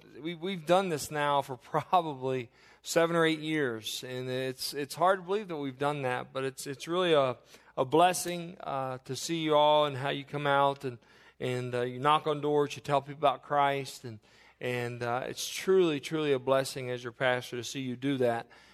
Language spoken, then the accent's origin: English; Kentucky, United States; growing up in Northern Kentucky there, we were not too far from downtown Cincinnati.